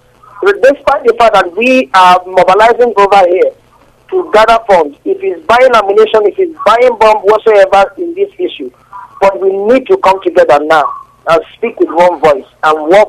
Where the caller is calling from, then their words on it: New Delhi, Delhi, India; I'm calling from New Delhi, India.